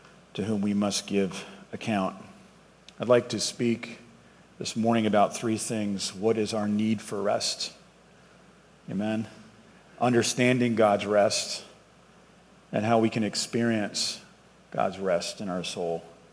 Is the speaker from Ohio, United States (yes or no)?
no; Boston, Massachusetts, United States; now in Texas, United States; So I'm originally from Boston, the Boston area, and I hope that's not a deal breaker, but we got to Texas as quick as we could, as they say, right? So I've been here since 2016